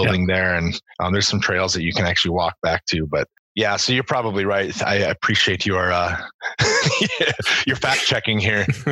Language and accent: English; Hopkins, Minnesota, United States; doing a little bit of research into my hometown, which is Hopkins, Minnesota.